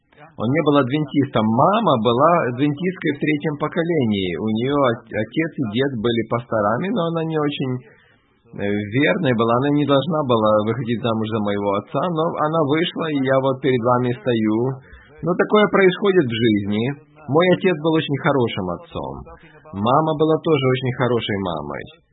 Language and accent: Russian; Argentina; Я родился в Аргентине после Второй мировой войны.